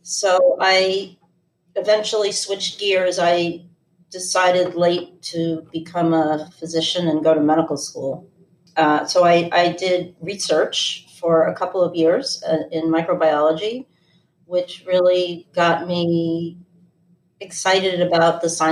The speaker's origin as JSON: {"language": "English", "town": "New York City", "region": "New York", "country": "United States", "tie": "born or raised there", "also_born_or_lived": "Connecticut", "said": "So I grew up in mostly in New York City, but also in rural Connecticut, what I think of as the best of both worlds."}